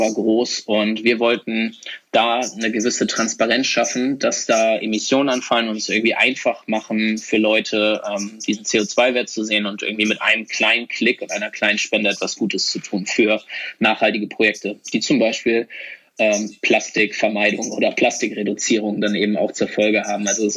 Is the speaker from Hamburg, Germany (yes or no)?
yes; Hamburg, Germany; Ich komme nämlich auch aus Hamburg.